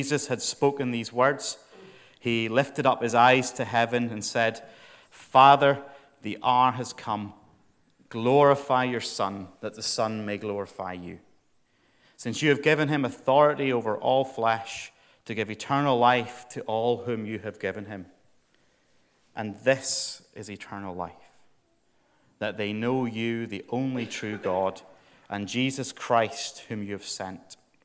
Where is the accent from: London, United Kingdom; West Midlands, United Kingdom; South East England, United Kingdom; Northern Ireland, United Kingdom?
Northern Ireland, United Kingdom; Although I'm from Northern Ireland and we're really not that much better.